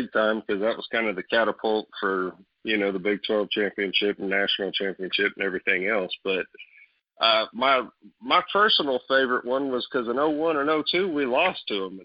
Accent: Weatherford, Oklahoma, United States; Growing up, I mean, it was 50-50 in high school out there in Weatherford.

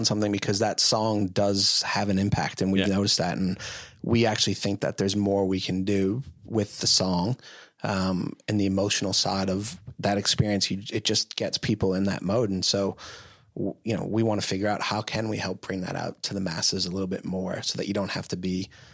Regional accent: Boston, Massachusetts, United States; I grew up in Boston.

